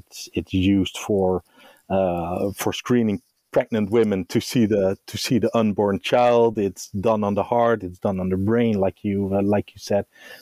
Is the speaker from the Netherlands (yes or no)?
yes; Netherlands; I'm born and bred in the Netherlands, still live there in the northern part of the Netherlands